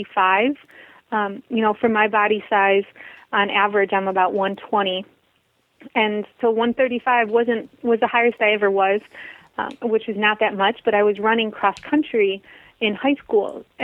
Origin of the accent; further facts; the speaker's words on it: Michigan, United States; So I grew up in Michigan, the Midwest, and it was all processed food and lots of animal products.